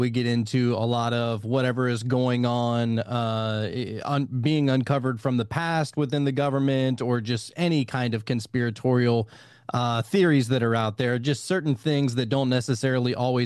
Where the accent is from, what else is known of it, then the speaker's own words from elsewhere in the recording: Louisiana, United States; I'm from Louisiana, so just go down to Bourbon Street and hit any one of the 1,000 tarot card tables